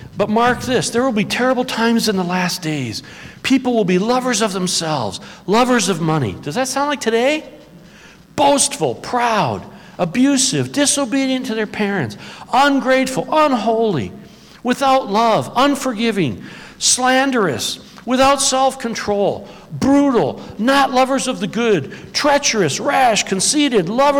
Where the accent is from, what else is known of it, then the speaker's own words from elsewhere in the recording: Detroit, Michigan, United States; I grew up in Detroit, I love cars.